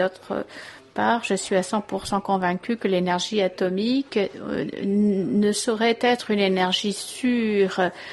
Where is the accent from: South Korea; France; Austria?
Austria; French is a second language; nous venons tous les deux d'Autriche.